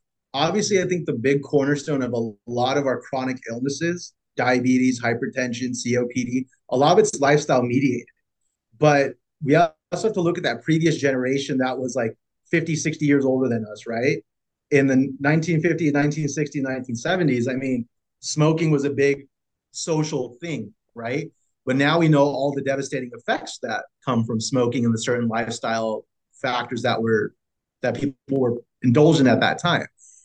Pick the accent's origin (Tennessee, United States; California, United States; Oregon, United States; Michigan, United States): California, United States; Fresno; But I mean, growing up in Fresno, there's a few nice restaurants.